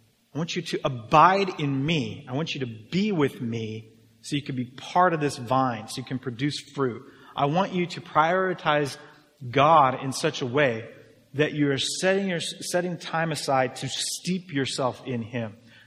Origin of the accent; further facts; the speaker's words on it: Arizona, United States; I mean, I grew up in Arizona. I grew up in the desert.